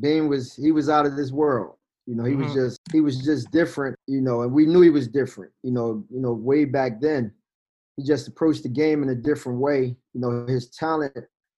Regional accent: Chester, United States; I think growing up in Chester, it's a pretty tough town.

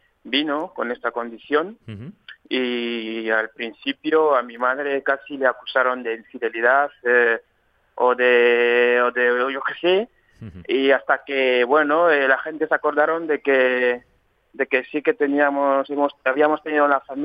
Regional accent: Yaoundé, Centre, Cameroon; Spanish is a second language; yo soy de Camerún, nacido en Yaoundé hace ya 30 años, de una familia súper numerosa

